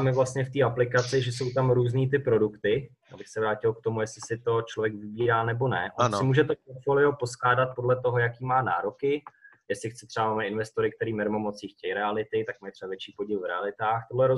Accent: Bohemia, Czechia; protože my jsme vlastně původem z Čech

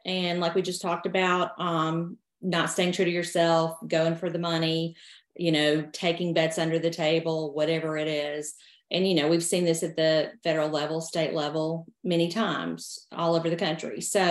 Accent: Carrollton, Georgia, United States; also born or lived in Atlanta; So I live in Carrollton, Georgia. It's about an hour west of Atlanta, and that's where I grew up. Briefly after college, my husband and I moved to Atlanta and lived there for about 12 years

